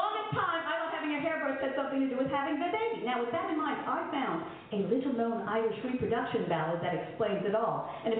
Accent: Mayagüez, Puerto Rico; Now, I'm also from Mayagüez, Puerto Rico, land of hurricane, sugar cane, and don't comprend, don't explain.

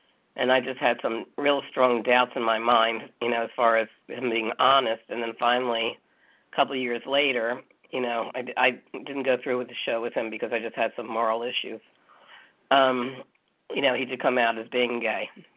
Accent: United States; growing up in the Jewish community, that is a minority here in America

